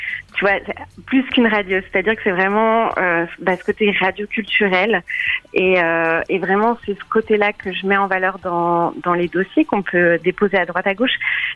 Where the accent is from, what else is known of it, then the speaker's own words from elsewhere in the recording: Lyon, Auvergne-Rhône-Alpes, France; moved away as an adult; now in Switzerland; Alors moi, je viens de France, de Lyon, de la campagne autour de Lyon.